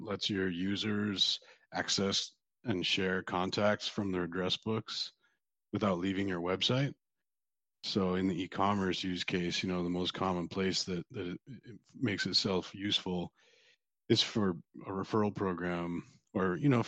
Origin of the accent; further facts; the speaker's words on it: Calgary, Alberta, Canada; So I'm obviously originally from Calgary.